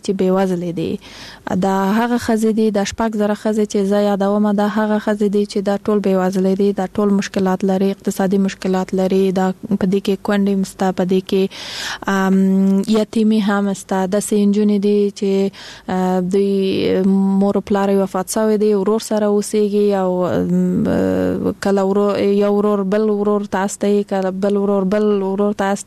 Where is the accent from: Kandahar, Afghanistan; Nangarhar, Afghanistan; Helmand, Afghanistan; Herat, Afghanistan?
Kandahar, Afghanistan; now in Kabul, Afghanistan; زه خپل د کندهار د ولایت یم